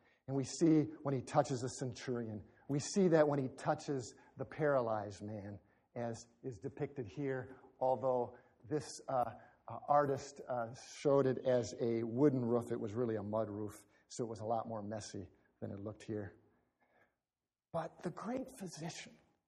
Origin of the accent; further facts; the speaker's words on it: United States; born there; I wasn't born in inner city Camden. My mother wasn't a crack addict. I was born in America, not in Afghanistan.